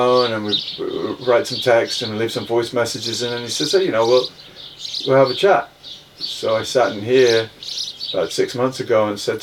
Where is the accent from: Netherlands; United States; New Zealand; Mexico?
New Zealand; because I'm coming from Aotearoa and I've got this leaning towards stories